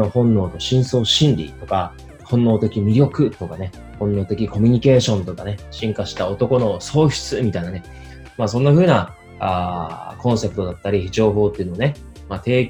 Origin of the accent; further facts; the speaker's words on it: Fukuoka, Japan; 僕の地元が福岡ですので、まあ、ここは、まあ、僕から言わせるとホームみたいなもんなんですけども